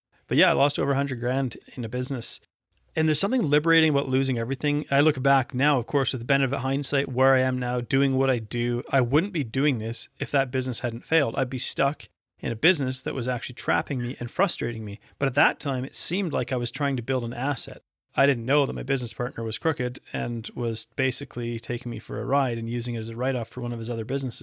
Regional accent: British Columbia, Canada; I was from Vancouver Island.

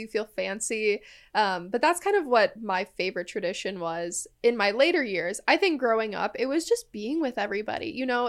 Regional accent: Oshkosh, Wisconsin, United States; They would give out little, like, mini pumpkin pies where I grew up in Oshkosh if you did the turkey trot.

